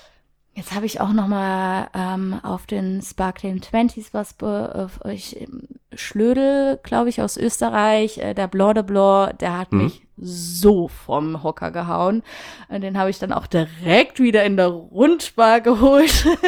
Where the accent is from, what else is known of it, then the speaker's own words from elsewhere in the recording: Rhineland-Palatinate, Germany; Pfalz oder Rheinhessen, also da bin ich back to the roots, da wo ich geboren bin, da komme ich auch her, so nach dem Motto.